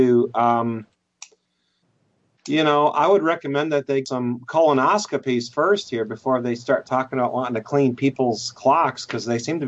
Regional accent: Hazel Crest, Illinois, United States; I grew up in Illinois. She's from Rockford. I grew up in a suburb of Chicago, Hazelcrest, and we just have a real Midwestern way of looking at things.

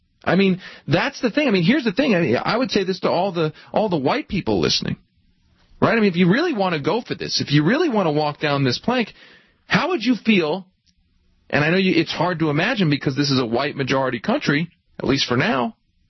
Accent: United States; I'm an American, right? And we're Americans here.

